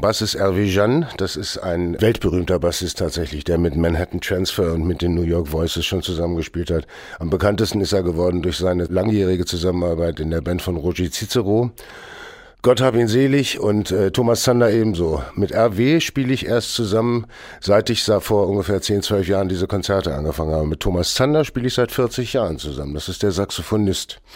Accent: Hanover, Lower Saxony, Germany; Als Kind war ich natürlich wie jeder Hannoveraner irgendwie mit den Eltern irgendwie mal am Wochenende in Hameln und habe Rattenfängerkuchen gegessen und so weiter und kannte es bis dahin gar nicht. Und ich bin nach Hameln gezogen aus beruflichen Gründen

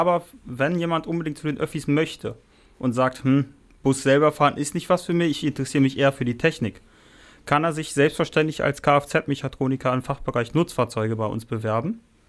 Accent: Hanover, Lower Saxony, Germany; Ich komme tatsächlich aus Hannover

